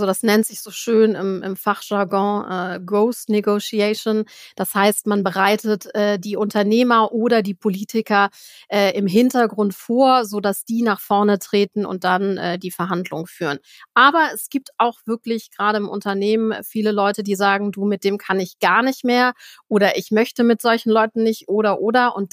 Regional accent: Hamburg, Germany; erst 2-mal in Hamburg, in meiner Heimatstadt, Trainings gegeben und Beratung.

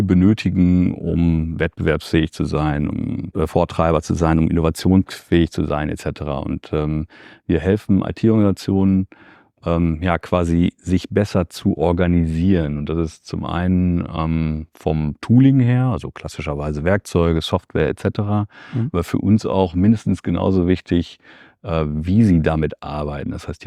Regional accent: Verl, North Rhine-Westphalia, Germany; also born or lived in Bielefeld; Geboren in Bielefeld, aufgewachsen tatsächlich in Verl. Ja, und habe da bis zum Studium gelebt

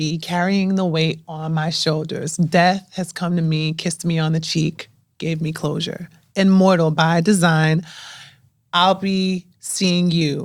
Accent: Newark, New Jersey, United States; Born and raised in Newark, so I was over there while all of this was happening.

